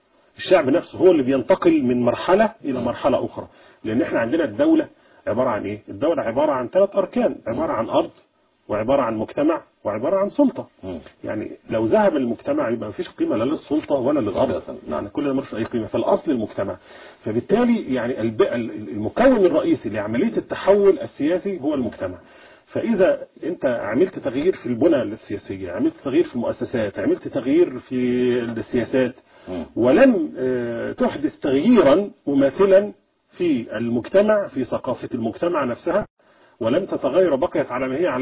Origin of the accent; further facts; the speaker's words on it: Egypt; احنا عندنا في مصر